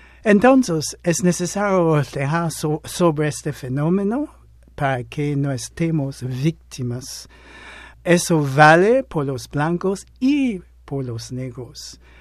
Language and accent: Spanish; St. Vincent & Grenadines; desde mi adolescencia notaba que en mi país, a San Vicente